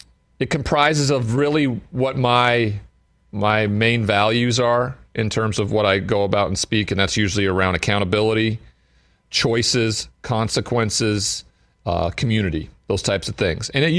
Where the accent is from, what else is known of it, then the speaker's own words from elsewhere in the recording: Great Falls, Montana, United States; I'm from Great Falls, Montana. Like, there's been one guy drafted in the first round of the NFL draft, and that was like 1953.